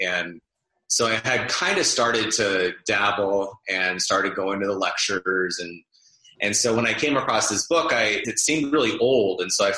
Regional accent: Arizona, United States; now in Los Angeles, United States; And then that actually brought me out to, I'm from Arizona, and that brought me out to Los Angeles to work for GLAAD

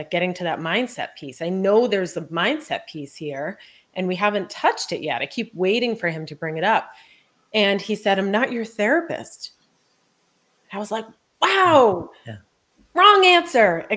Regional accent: Boston, Massachusetts, United States; We're from Boston.

